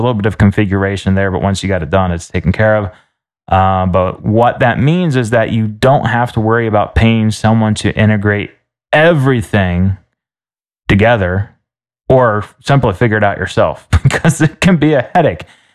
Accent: England, United Kingdom; I'm going to continue calling it the Junto because, hey, you know, we're English and we don't pronounce our J's that way.

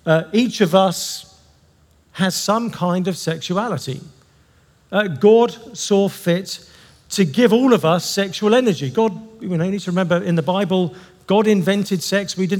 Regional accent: England, United Kingdom; Now, I'm English

